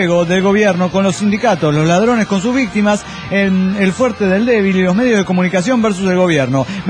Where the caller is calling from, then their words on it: Guadalajara, Jalisco, Mexico; de Guadalajara, Jalisco, México.